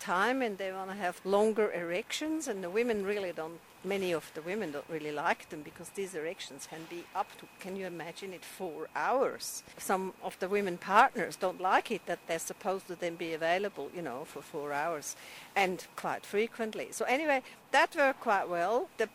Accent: Switzerland; I'm from Switzerland

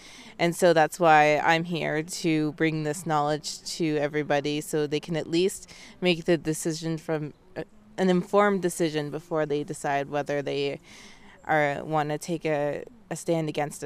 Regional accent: Aamjiwnaang, Ontario, Canada; They want to repeat the same mistake in my hometown, or my reserve of Amjanung

